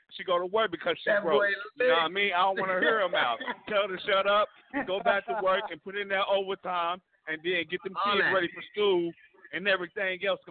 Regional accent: Tulsa, Oklahoma, United States; now in Kansas, United States; I'm from Tulsa, Oklahoma, but I'm still in Kansas.

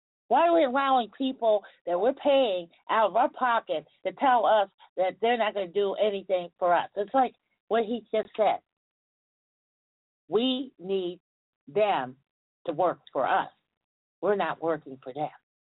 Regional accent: United States; I'm an American citizen. I've been here all my life. I was born in this country.

